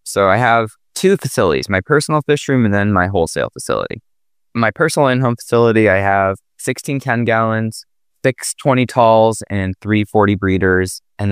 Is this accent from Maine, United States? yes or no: yes; Rockport, Maine, United States; Yeah. Rural Maine, mid-coast. So we grew up in Rockport. It's part of a five-town, like, traditional New England village.